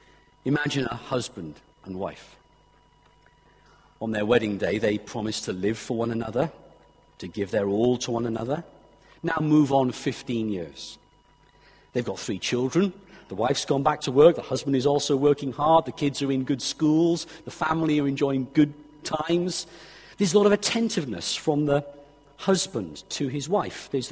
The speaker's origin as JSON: {"language": "English", "town": "Abergavenny", "region": "Wales", "country": "United Kingdom", "tie": "born or raised there", "said": "growing up in King Henry VIII School, Abergavenny, bog standard comprehensive school"}